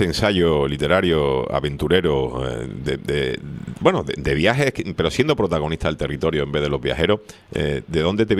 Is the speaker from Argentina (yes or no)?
no; Seville, Andalusia, Spain; now in Canary Islands, Spain; Yo soy de nacimiento sevillano, he estudiado y he vivido en distintos territorios de la península. Llevo 35 años en Canarias y tengo un acento. Mi padre era extremeño, mi madre granadina.